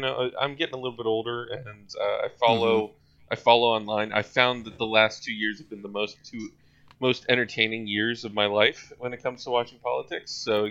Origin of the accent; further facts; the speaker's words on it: Lithuania; English is a second language; I am from Lithuania. This is my best.